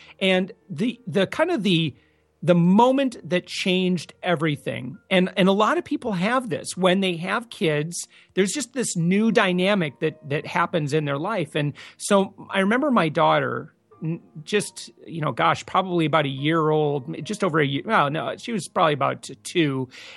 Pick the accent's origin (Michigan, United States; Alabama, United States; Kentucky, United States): Michigan, United States; also born or lived in Hawaii; So I'm originally from Michigan, and I joined the United States Navy.